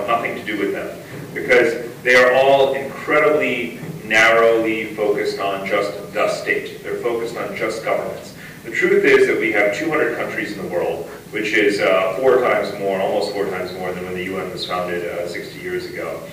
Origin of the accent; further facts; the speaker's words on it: New York, United States; And being a New Yorker, I see this all the time because of our mayor, Michael Bloomberg